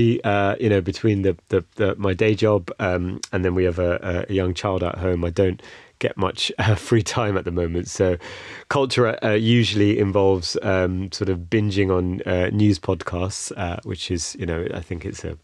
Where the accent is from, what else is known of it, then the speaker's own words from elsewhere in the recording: London, United Kingdom; I'm a Londoner, I'm, you know, born and bred here